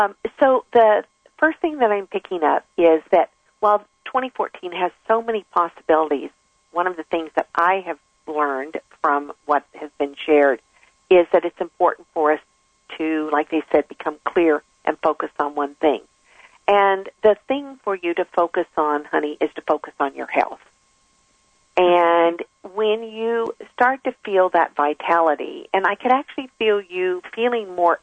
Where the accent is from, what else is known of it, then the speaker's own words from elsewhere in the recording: California, United States; I'm from California, and, honey, if it gets anywhere around 32, we become pitifully whining.